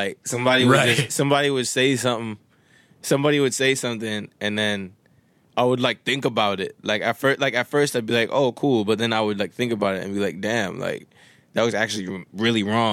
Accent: Winnipeg, Manitoba, Canada; one of my homies that I grew up with in Winnipeg

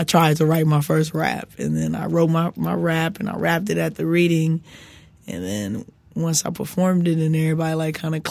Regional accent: Los Angeles, California, United States; It's actually 38th Street. I grew up on Exposition.

